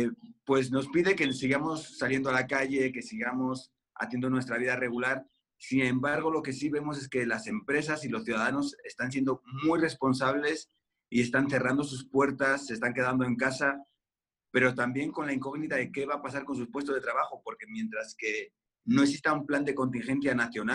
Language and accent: Spanish; Spain; now in Mexico; soy español, llevo 12 años en México, entre Monterrey y Ciudad de México.